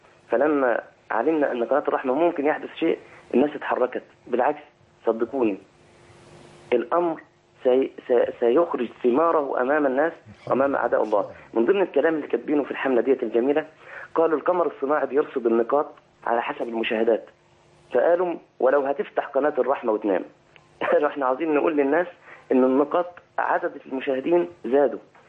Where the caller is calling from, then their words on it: Alexandria, Alexandria Governorate, Egypt; انا اراسلكم من الاسكندرية